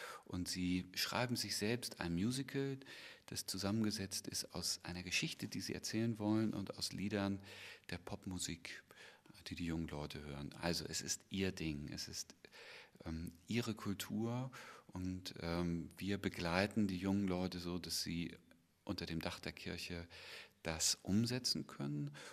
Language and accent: German; Schleswig, Schleswig-Holstein, Germany; Reinhard von Kirchbach war Pastor und Propst in Schleswig, wo ich groß geworden bin.